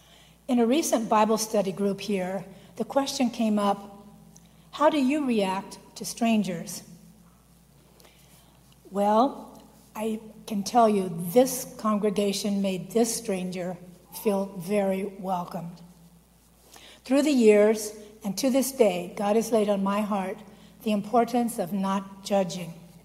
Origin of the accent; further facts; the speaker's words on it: Lebanon, United States; born there; I was born here in Lebanon, and my father, mother, sister, and I attended Second Baptist Church.